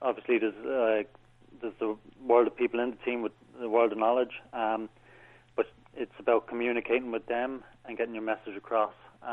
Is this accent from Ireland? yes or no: yes; Ireland; I'm Irish